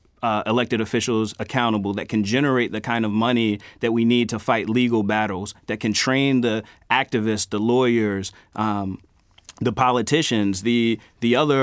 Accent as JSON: {"language": "English", "town": "Baltimore", "region": "Maryland", "country": "United States", "tie": "born there", "said": "I was born in Baltimore, and like a lot of people in the city, my family has had its fair share of contact with the criminal justice system."}